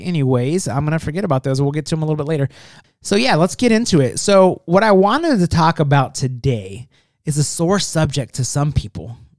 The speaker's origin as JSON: {"language": "English", "region": "California", "country": "United States", "tie": "born or raised there", "said": "where I grew up in California, there was like a line at Target"}